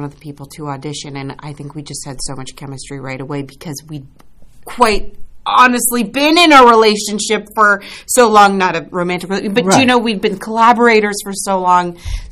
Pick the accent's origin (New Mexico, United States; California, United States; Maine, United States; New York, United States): New York, United States; And I am actually the actor who's from New York, and so in a way we're playing each other.